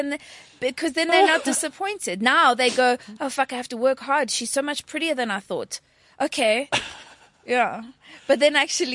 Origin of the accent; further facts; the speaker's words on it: Pretoria, Gauteng, South Africa; but actually I'm from Pretoria.